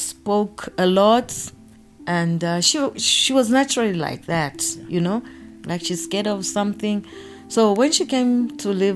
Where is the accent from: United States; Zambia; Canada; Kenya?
Zambia; Kitwe, Copperbelt; also born or lived in Chingola, Zambia; I was born here in Chingola. I grew up in Kitwe. So really, Kitwe is my home.